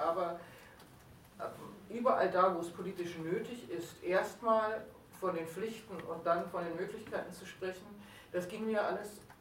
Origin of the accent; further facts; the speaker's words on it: Germany; Ich bin ja als Deutsche ständig gefragt in Österreich